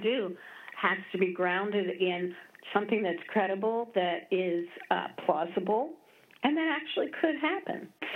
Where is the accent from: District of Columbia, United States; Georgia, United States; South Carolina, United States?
District of Columbia, United States; Washington; now in Chicago, United States; I grew up in Washington, D.C. Probably a lot of your listeners already know that. Or probably, I don't know if they even care, but I've been in Chicago. I've been in Chicago now over 40 years.